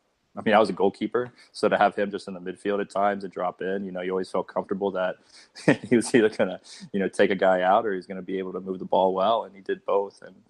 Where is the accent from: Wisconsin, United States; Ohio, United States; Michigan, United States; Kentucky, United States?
Ohio, United States; Columbus; You know, I grew up in Columbus, Ohio, went to school kind of on the east side